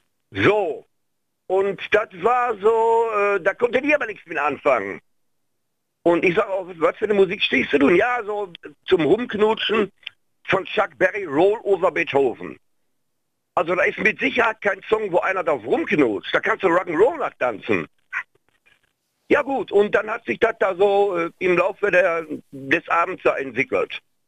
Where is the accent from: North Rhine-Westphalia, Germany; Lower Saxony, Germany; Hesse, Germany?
North Rhine-Westphalia, Germany; Wanne-Eickel; born there; So, und ich bin gebürtig aus Wanne-Eickel, aus dem Ruhrpott.